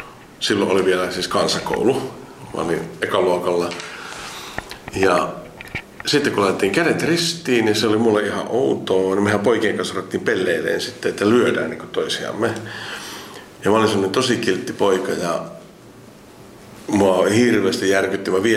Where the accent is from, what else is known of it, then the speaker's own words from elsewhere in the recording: Keuruu, Central Finland, Finland; mä oon Keurulta kotoisin ja äiti elää siellä vieläkin.